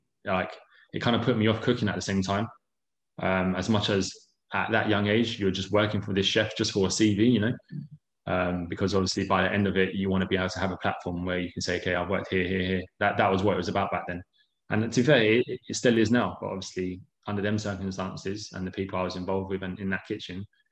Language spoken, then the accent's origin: English; England, United Kingdom; working for Pierre Kaufman, as an English guy, for me, there was no other better option than to go and see what it was all about, you know.